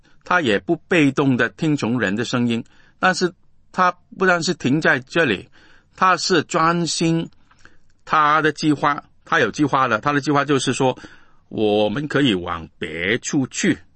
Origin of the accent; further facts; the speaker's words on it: Guangdong, China; 我们广东人说泼冷水啊